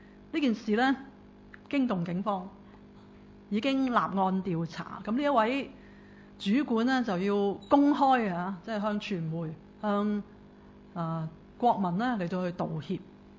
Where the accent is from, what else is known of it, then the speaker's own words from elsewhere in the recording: China; 我們中國人經常都說呢，就不要讚那些小朋友，他們會驕傲